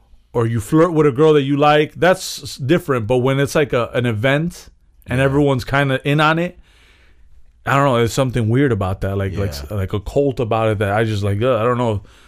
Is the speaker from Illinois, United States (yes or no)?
yes; Chicago, Illinois, United States; Like, we're from Chicago.